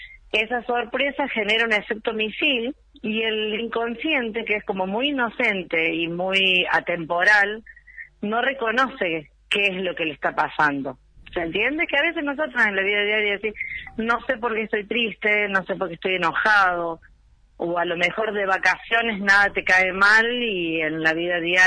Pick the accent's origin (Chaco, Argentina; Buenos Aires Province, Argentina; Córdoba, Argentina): Córdoba, Argentina; born there; nací en Córdoba, entonces tengo un lenguaje metafórico, bien a lo cordobés.